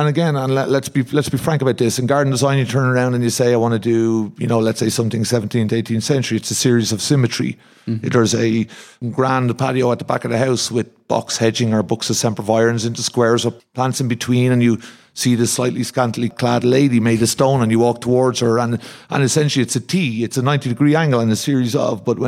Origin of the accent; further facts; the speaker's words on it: Ireland; Apparently, I, as an Irishman, don't take that very well at all